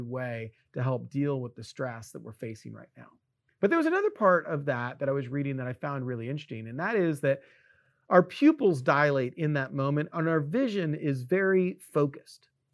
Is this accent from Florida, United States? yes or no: yes; Florida, United States; Now, I grew up in Florida.